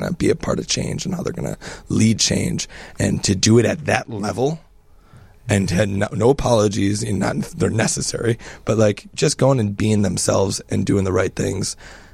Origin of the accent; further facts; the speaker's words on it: Chicago, Illinois, United States; So, like, as a Chicagoan, I'm just, like, learning